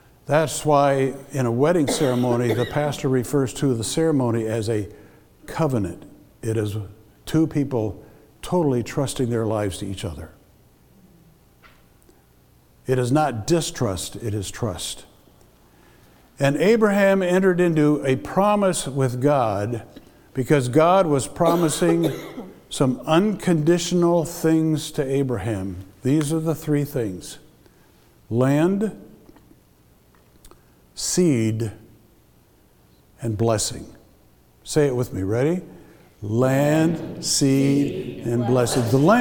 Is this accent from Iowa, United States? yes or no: no; Flint, Michigan, United States; born there; I was born in Flint, Michigan.